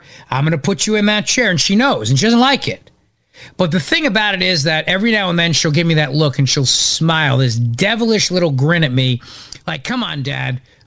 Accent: New Jersey, United States; Again, as a kid, I grew up on the Jersey Shore.

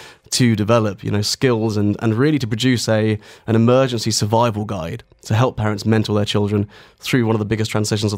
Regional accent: Aldershot, South East England, United Kingdom; I grew up in Aldershot. My family was a military family

